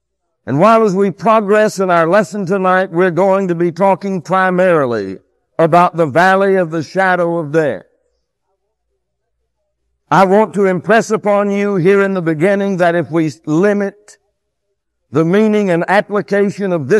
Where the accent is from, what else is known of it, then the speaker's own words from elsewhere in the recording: Austin, Texas, United States; I can recall as a lad growing up in Austin, Texas, I used to like to go down and watch the Austin Senators play baseball.